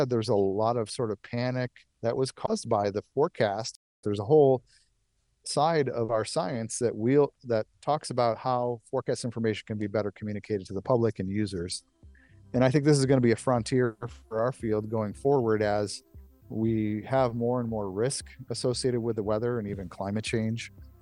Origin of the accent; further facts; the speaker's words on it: Buffalo, New York, United States; now in Champaign-Urbana, United States; You know, I grew up in Buffalo. I love big snow.